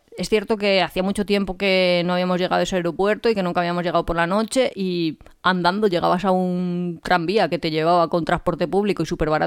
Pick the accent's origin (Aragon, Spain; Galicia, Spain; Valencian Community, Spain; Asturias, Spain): Valencian Community, Spain; Burjassot; Yo es que soy de Burjasot, que es un barrio... A ver, no es un barrio, es un pueblo, pero tiene barrios